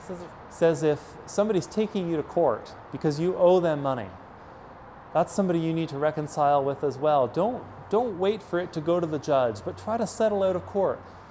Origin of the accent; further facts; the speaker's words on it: Canada; And since we're Canadian, now I mean nickels, because we don't have pennies anymore